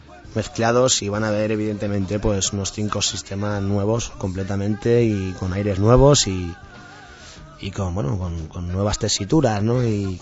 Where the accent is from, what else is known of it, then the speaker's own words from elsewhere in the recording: Sant Cugat del Vallès, Catalonia, Spain; Pero en San Cugat a mí me da mucho respeto tocar en mi pueblo siempre, ¿no?